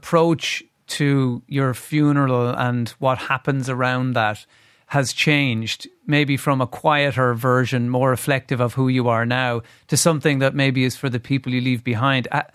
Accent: Limerick, Munster, Ireland; now in Dublin, Ireland; I live in Dublin, but I'm from Limerick. we got to stay true to our roots.

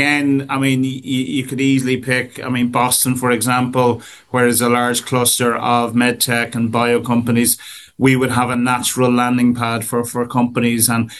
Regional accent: Ireland; I mean, certainly being Irish helps get your foot in that door.

